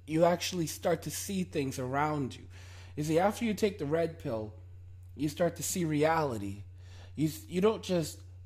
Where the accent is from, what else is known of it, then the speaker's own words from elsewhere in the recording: United States; pick up a woman within probably 5 minutes because I'm an American.